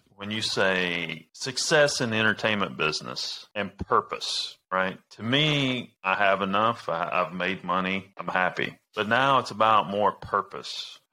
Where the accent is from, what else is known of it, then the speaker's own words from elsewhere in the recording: New York, United States; growing up in the Bronx, too, is almost survival.